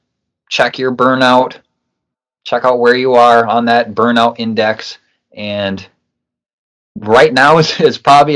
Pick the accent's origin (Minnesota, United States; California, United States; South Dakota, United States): Minnesota, United States; Savage; I did Surf the Murph in October in my hometown of Savage, Minnesota.